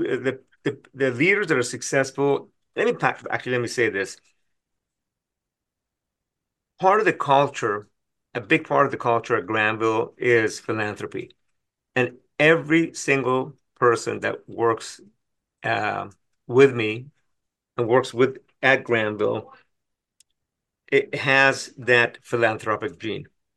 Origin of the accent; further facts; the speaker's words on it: Iran; moved away; We were lucky enough to be born into a middle-class family in Iran, by the way. We're immigrants from Iran.